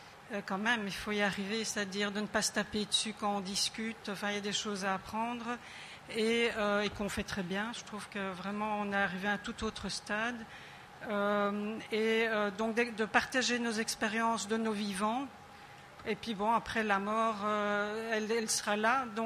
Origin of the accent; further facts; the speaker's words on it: Belgium; moi-même, je viens de Belgique